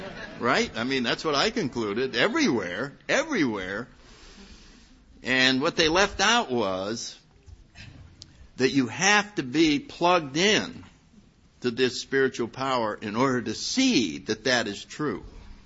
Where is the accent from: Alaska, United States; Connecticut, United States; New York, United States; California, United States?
Connecticut, United States; I grew up in Connecticut. I went to good little schools.